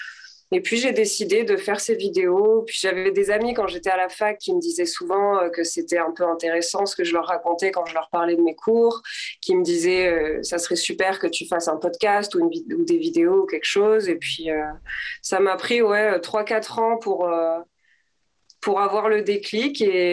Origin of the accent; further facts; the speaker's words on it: Southern France, France; j'ai 29 ans, je viens du sud de la France et j'ai fait pas mal d'études.